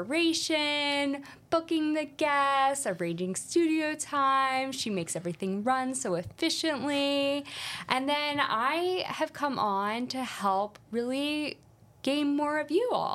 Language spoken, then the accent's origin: English; Philadelphia, Pennsylvania, United States; So, as I mentioned, I grew up here in Philadelphia, primarily in the Northeast. Think like Oxford Circle, Somerton area. So, like real Northeast.